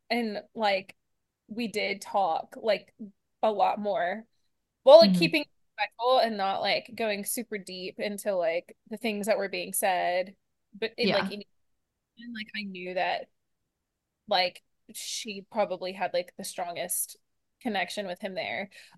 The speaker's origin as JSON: {"language": "English", "region": "Oklahoma", "country": "United States", "said": "I am from Oklahoma. And we have summers where it's 90 degrees, 100 degrees, and like 90% humidity."}